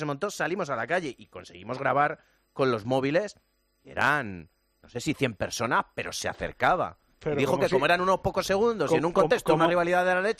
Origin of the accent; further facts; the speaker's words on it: Valladolid, Castile and León, Spain; En Valladolid, que yo soy vallisoletano